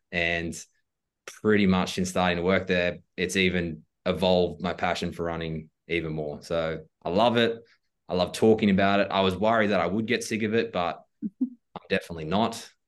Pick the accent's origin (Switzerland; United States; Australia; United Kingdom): Australia; I'm from Australia. I'm 28.